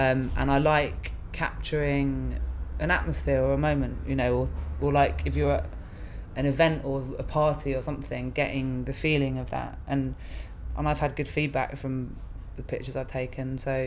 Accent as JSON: {"language": "English", "region": "London", "country": "United Kingdom", "tie": "born or raised there", "said": "growing up in London, you get so used to being anonymous."}